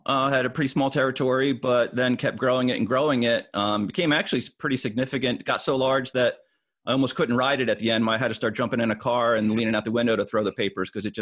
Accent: Cherry Hill, New Jersey, United States; also born or lived in Philadelphia; Born in Philadelphia, grew up in Cherry Hill, New Jersey.

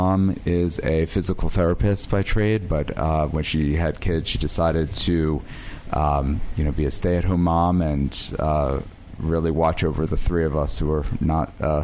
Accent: Cherry Hill, New Jersey, United States; Cherry Hill, New Jersey.

